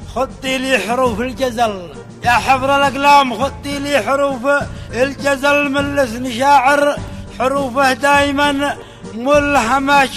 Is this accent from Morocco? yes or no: no; Al-Haymah Ad-Dakhiliyah, Sana'a Governorate, Yemen; من أبناء الحيمة الداخلية … من مواليد عام 1985، متزوج ولي اثنان من الذكور واثنتان من الإناث.